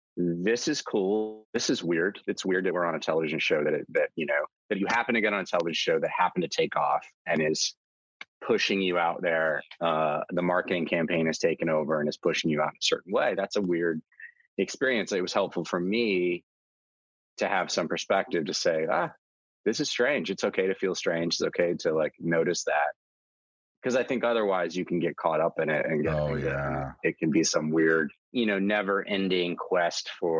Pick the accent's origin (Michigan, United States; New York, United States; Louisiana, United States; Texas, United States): Texas, United States; I grew up in Texas. Dad's a lawyer.